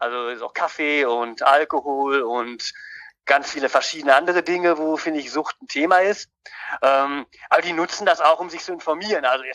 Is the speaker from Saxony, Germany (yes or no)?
yes; Leipzig, Saxony, Germany; Ich komme ja aus Plagwitz.